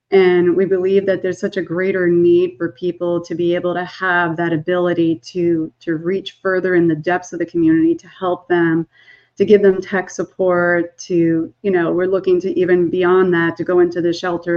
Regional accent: Nesconset, New York, United States; We're from Long Island, part of Nesconset by the Smith Haven Mall. And we love it out here.

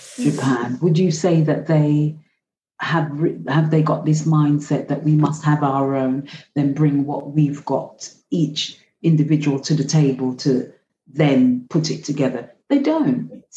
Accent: Luton, East of England, United Kingdom; you come from London, I come from Luton, it's an obstacle. It's literally down the road.

